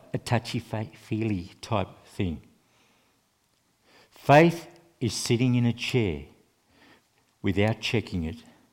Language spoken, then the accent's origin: English; Australia; he's a guy I had a lot of respect for, believe it or not, as an Australian, was John Kennedy.